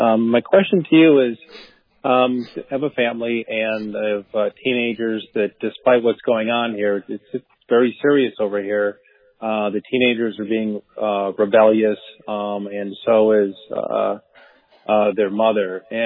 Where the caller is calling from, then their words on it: Connecticut, United States; I'm calling from Connecticut, and as you know, we're going through the coronavirus.